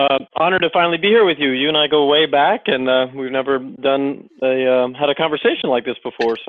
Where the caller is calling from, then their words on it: Laguna Beach, California, United States; I'm where I'm always at. I'm at home in Laguna Beach. It's a sunny day. I'm staring at the ocean, and all is well.